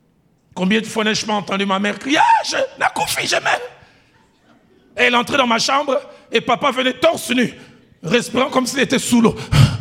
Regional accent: Kinshasa, DR Congo; comme les femmes chez nous à Kinshasa.

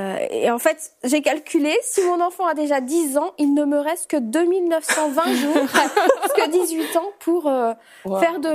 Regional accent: Orchies, Hauts-de-France, France; born there; Je suis née dans une petite ville qui s'appelle Orchy, où on fabrique de la chicorée qui est exportée

